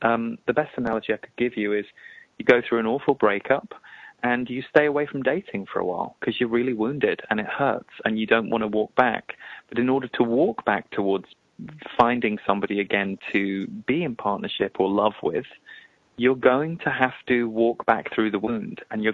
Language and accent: English; England, United Kingdom; Sandy, we're both from England, and England has a very juicy sense of humor, sometimes considered a very dark humor.